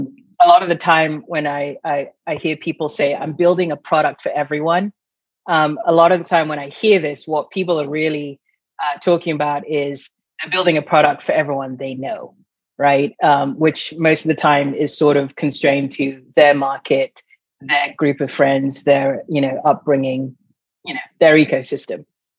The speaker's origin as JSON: {"language": "English", "country": "Nigeria", "said": "I'm Nigerian. What I know from being a Nigerian and having learnt via cultural osmosis is just not learnable from a book or internet or school."}